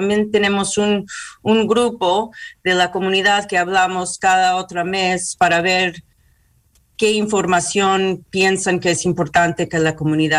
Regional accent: Carmel, New York, United States; born there; yo nací aquí en Carmel, en New York, en Putnam County, pero mis padres fueron peruanos.

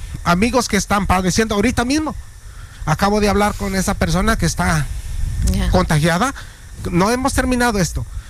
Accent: Mexico; Yo soy mexicano.

